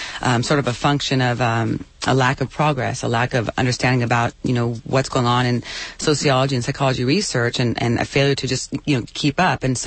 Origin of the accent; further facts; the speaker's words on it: Tacoma, Washington, United States; Because I know, I mean, I'm from Tacoma, Seattle area, and it's just so different up there.